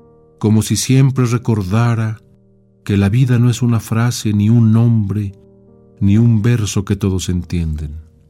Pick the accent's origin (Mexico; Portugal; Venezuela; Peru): Mexico; Hidalgo del Parral, Chihuahua; mi tierra natal, Chihuahua, Parral específicamente